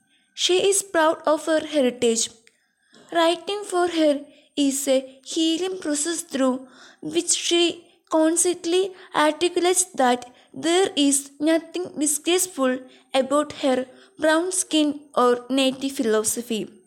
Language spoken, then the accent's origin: English; British Columbia, Canada; I am from Okanagan, a part of British Columbia. That is very dry and hot. Around my birthplace are two Rocky Mountain ranges, the Cascades on one side and the Selkirks on the other.